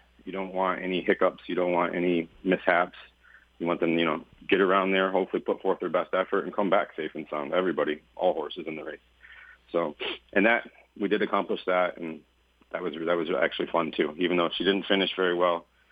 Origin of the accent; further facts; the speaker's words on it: New York, United States; I'm from Finger Lakes